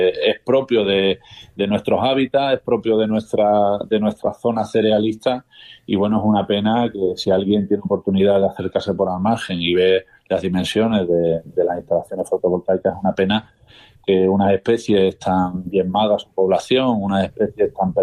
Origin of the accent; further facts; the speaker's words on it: Sierra de Yeguas, Andalusia, Spain; yo te hablo como cazador y también como habitante de pueblo rural, yo soy de Sierra de Yegua